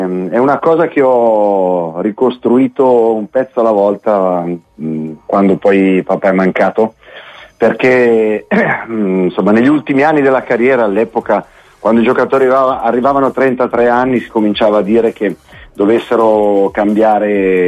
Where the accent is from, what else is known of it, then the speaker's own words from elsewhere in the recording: Milan, Lombardy, Italy; pur da milanese, insomma